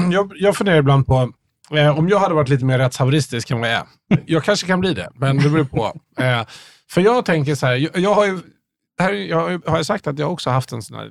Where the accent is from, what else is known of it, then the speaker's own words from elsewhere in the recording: Järfälla, Stockholm County, Sweden; Jag växte upp här i Järfälla.